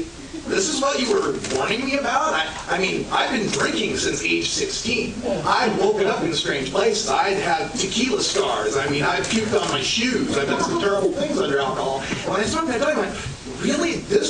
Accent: Oregon, United States; Even in my home state of Oregon, where people think, oh, it's all hippy-dippy liberal love fest

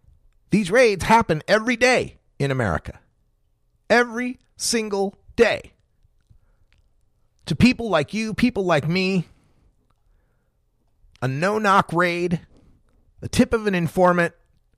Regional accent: Oregon, United States; Only Oregon, my home state of Oregon, is the only state in the United States where police must always announce themselves.

